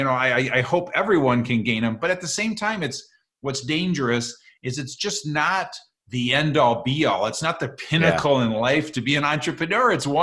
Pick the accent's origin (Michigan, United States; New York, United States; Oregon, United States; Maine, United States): Michigan, United States; also born or lived in Virginia; In Michigan.